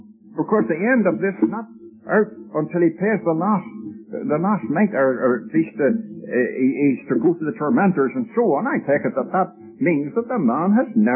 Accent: Ireland; We have inherited, all of us have it, we're all Irish folk here except our dear friends from abroad

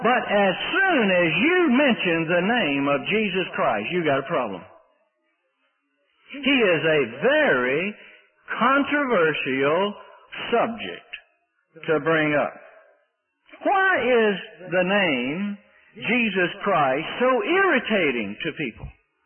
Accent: Mississippi, United States; now in Canada; I think just out of courtesy for some of you who wonder what I'm doing from Mississippi in Ontario

